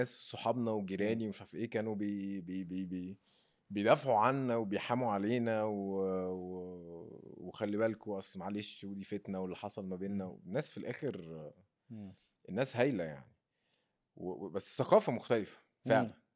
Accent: Egypt; ما حدش بيعرف ان انا مصري يعني

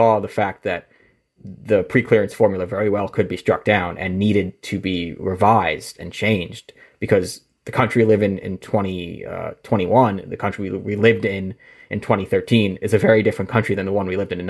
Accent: New York, United States; It swept up into my home state in New York.

